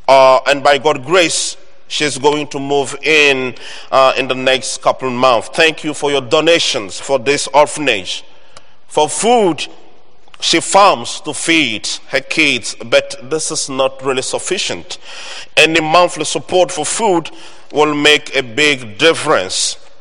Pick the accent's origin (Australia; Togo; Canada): Togo; now in Lexington, United States; always good for me to be back home because Lexington, Kentucky is another home for me. Beside Togo, my home country, Togo, the place to go.